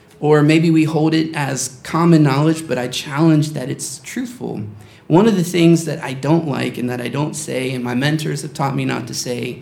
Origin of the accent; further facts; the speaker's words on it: United States; you and I, we grew up in America, in the United States, during a time where it's very common to hear people say that.